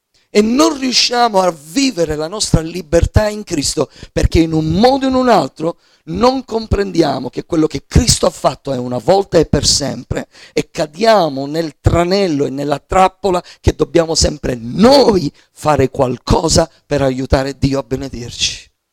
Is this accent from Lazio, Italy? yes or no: no; Sicily, Italy; Sapete, io vengo dalla Sicilia. Noi abbiamo proprio, ce l'abbiamo nel DNA.